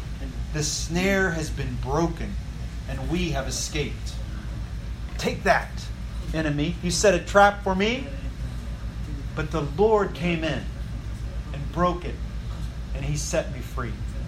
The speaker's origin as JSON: {"language": "English", "region": "West Virginia", "country": "United States", "said": "I'm from West Virginia, where there are lots of mountains."}